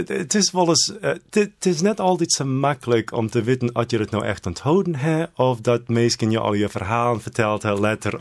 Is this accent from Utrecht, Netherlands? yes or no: no; Tappenhuizen, Friesland, Netherlands; Maar ik kom uit Tappenhuizen.